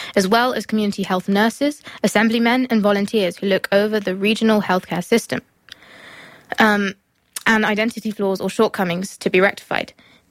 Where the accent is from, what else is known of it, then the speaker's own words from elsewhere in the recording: United Kingdom; I'm British.